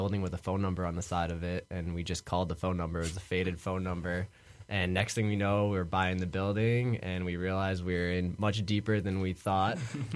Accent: Ann Arbor, Michigan, United States; but I grew up in Ann Arbor and grew up on some property

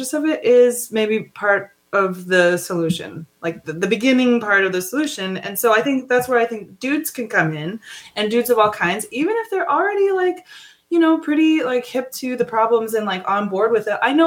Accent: Montana, United States; I grew up in Montana. It's like 98.9% white.

